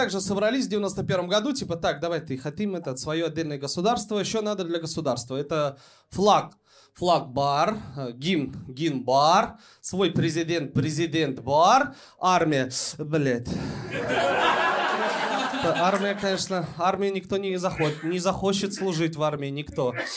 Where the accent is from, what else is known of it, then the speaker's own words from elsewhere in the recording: Tatarstan, Russia; Я приехал из Татарстана, знаете? Знаете, Республика Татарстан — это отдельная республика в составе Российской Федерации.